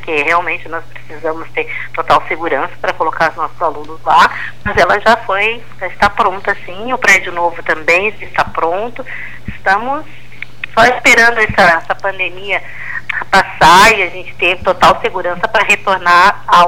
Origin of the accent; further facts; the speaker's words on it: Porto Alegre, Rio Grande do Sul, Brazil; now in Jaguarão, Brazil; Não, eu sou de Porto Alegre.